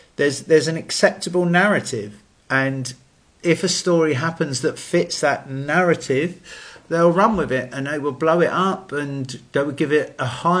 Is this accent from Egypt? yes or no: no; England, United Kingdom; There is a discouragement to be proud in who you are as a nation, you know, especially as white English people.